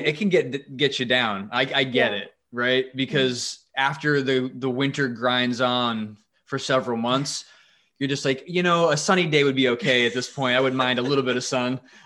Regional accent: New England, United States; also born or lived in Florida; I grew up in New England, and half my life was in overcast, cloudy days, because that's just how it is up there.

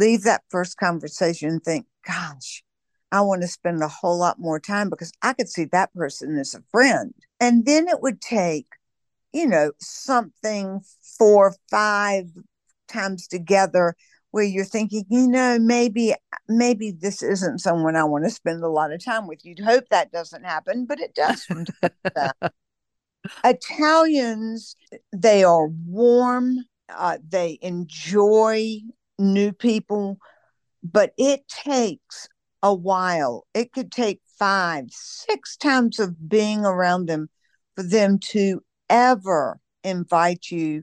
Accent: the South, United States; The biggest thing that I found as a Southerner being in Italy

